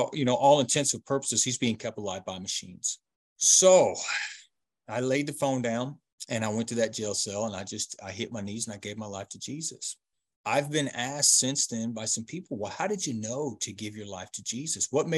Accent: Illinois, United States; So I'm from Illinois. They sent me to Florida.

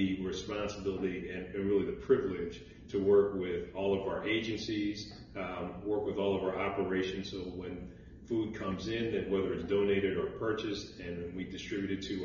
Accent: Philadelphia, Pennsylvania, United States; My parents were educators. I'm originally from Philadelphia.

